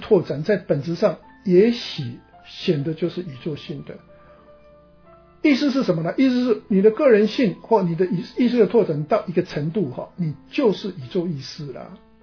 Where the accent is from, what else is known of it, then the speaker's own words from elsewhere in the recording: China; 那对我们中国人来讲的话，我们很清楚